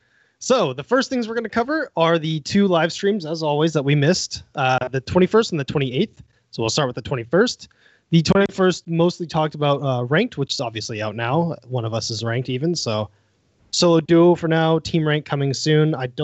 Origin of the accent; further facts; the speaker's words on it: Canada; I'm Canadian